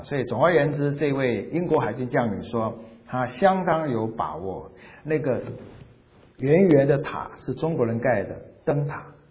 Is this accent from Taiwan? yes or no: yes; Taiwan; now in United States; 我从台湾来的时候第一次吃火鸡肉